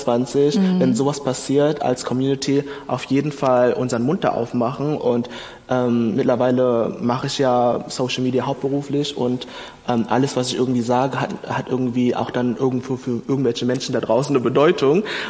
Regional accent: Berlin, Germany; Ich komme aus Berlin, wir sind so Multikulti.

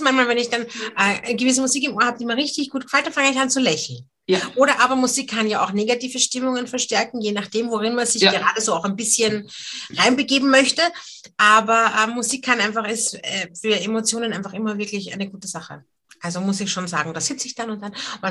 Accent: Austria; ich bin eine weiße Frau, ich bin in Österreich geboren, ich habe einen Migrationshintergrund, aber Generationen zurück. Ich bin eine sehr typische Österreicherin

